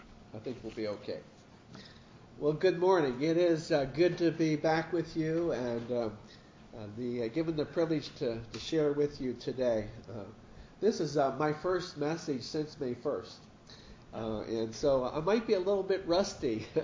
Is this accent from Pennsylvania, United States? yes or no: yes; Pennsylvania, United States; Since I'm from Pennsylvania, I guess I'll root for the Phillies.